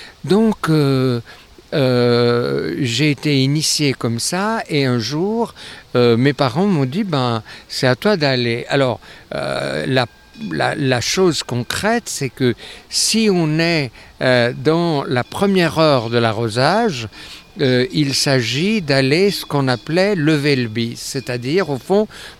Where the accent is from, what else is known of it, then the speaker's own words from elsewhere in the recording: Valais, Switzerland; Chez moi, dans le Val d'Anniviers, c'est disparu en quelques années